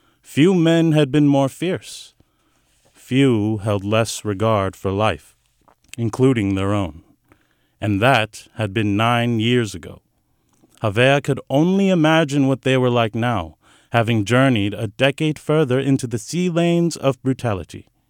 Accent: Sacramento, California, United States; As a Samoan man growing up in Sacramento, I think most of what I see in Pacific Island cultures is through like church conventions

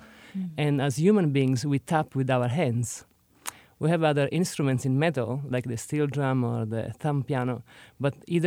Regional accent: Sicily, Italy; English is a second language; I'm from Italy, and I grew up in Sicily.

